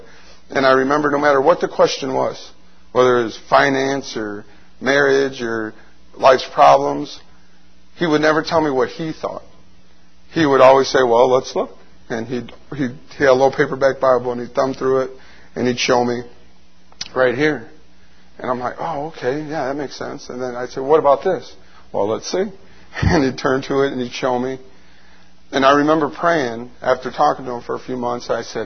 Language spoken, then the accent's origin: English; Lake Station, Indiana, United States; now in Michigan, United States; I'm originally from Lake Station. I graduated from Lake Station High School.